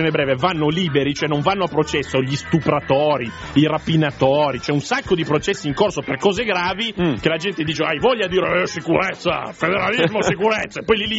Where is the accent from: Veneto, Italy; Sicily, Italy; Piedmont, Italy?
Piedmont, Italy; mi sono piemontese, però mio nonno, ma molto mio nonno, è stato per un po' giù.